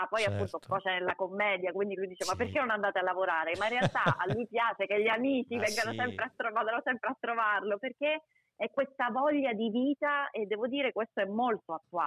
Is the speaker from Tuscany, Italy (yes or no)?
no; Palermo, Sicily, Italy; Poi io sono palermitana di origine, ecco, e devo dire che il palermitano è pieno di termini che vengono dall'arabo, dal francese, dallo spagnolo